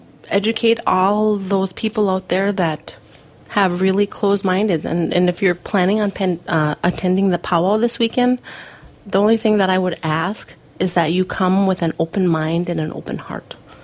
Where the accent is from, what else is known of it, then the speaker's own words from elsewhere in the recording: United States; as you know, well, I'm Native American, and my kids go to school at Grand Rapids.